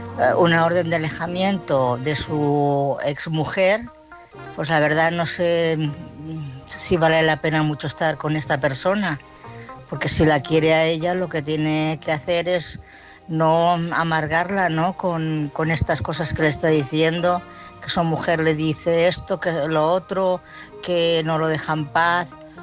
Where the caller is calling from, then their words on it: Barcelona, Catalonia, Spain; de Barcelona.